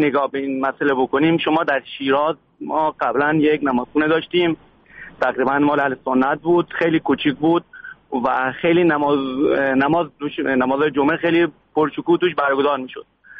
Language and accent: Persian; Iran; ما خودمون ایرانی هستیم